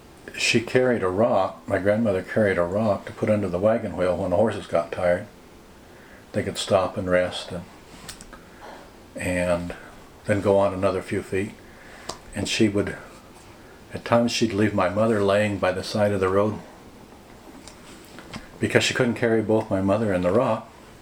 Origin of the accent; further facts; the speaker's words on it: Kalispell, Montana, United States; also born or lived in Helena; I was born in Helena in 1946, and we came to Kalispell and moved down by the Outlaw Inn. We had a house there where they've got apartment buildings now, and we lived there for a year or two. We moved to the North Fork then